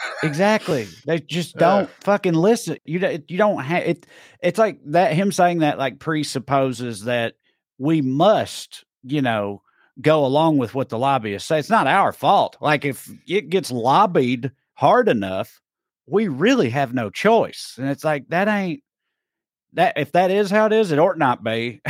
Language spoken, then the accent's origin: English; Tennessee, United States; Our next honorable mention is, my home state of Tennessee's Governor Bill Lee's thighs